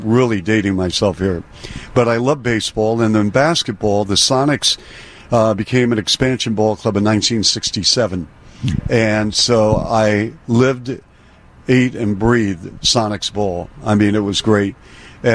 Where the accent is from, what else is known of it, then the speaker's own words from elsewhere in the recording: Seattle, Washington, United States; I grew up in Seattle. And so, in fact, Seattle did not have a major league team when I was a little boy.